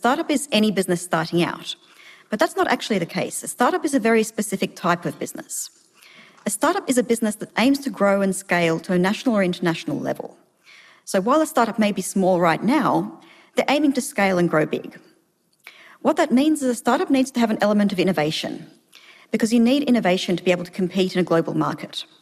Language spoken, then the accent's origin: English; Tasmania, Australia; So I grew up in Tasmania myself